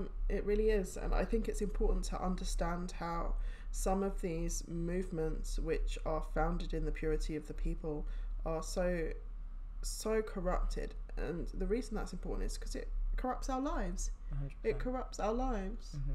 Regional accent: United Kingdom; being someone who straddles two worlds anyway, being British and Afro-Caribbean

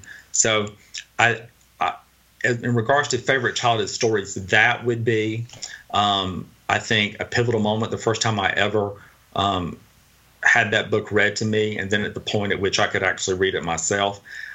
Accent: the South, United States; You know, growing up in the South, I was raised up by a tribe of remarkable Southern women

